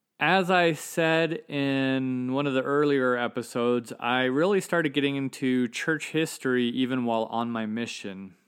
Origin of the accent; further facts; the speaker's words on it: California, United States; also born or lived in St. George, Utah; In the early years, ages 4 to around 11, I grew up in Southern California.